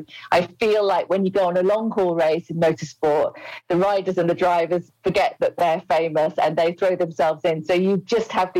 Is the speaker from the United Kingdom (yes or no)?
yes; Wolverhampton, West Midlands, United Kingdom; I'm from Wolverhampton.